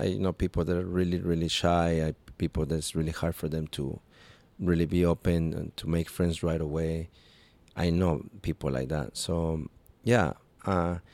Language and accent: English; Mexico City, Mexico; also born or lived in Acapulco; now in Puerto Escondido, Mexico; And when I got to Puerto, it was like, compared to where I came from Mexico City and Acapulco, it was just, back then, Puerto was...